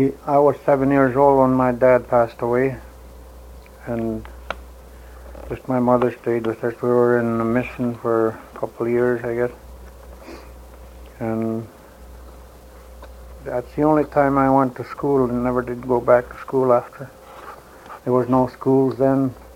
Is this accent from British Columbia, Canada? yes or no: no; Athabasca, Alberta, Canada; also born or lived in Manning; Well, we come from Athabasca. When we moved to Manning, they used to call it Battle River.